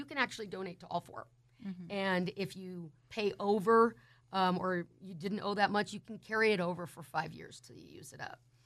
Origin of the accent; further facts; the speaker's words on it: Portland, Oregon, United States; I grew up in Portland, Oregon, and I was telling you, man, I have never been so hot in my life.